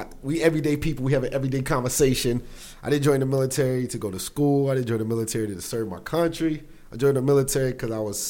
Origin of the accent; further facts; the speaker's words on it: Massachusetts, United States; now in San Antonio, United States; Like, I grew up in Massachusetts, so we had a certain way of doing business. When I came to San Antonio, this is pre-internet, too.